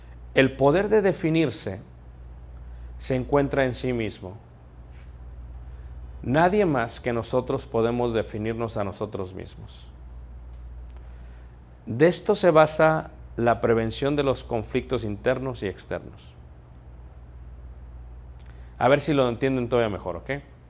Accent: Mexico; Soy mexicano, sí. Soy naturalizado aquí, sí. Tengo 47 años, sí. Estoy casado, sí.

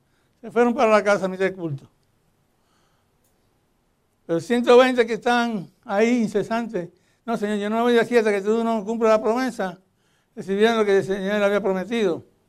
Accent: Cataño, Puerto Rico; yo me crié en un pueblito en Puerto Rico que se llama Cataño, que es frente a la bahía de San Juan. Y ahí hay playa por todos los lados.

